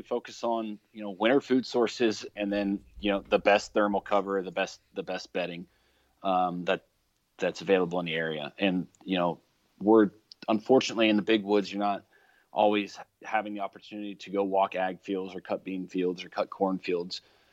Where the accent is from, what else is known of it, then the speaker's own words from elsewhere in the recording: Ohio, United States; Well, Ohio, I know it's my home state